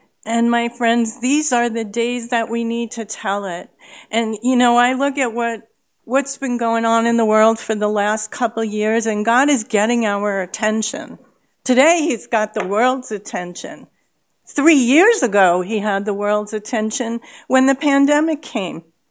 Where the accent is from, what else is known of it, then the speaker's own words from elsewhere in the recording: New York, United States; I'm a New Yorker living in Florida, welcome ladies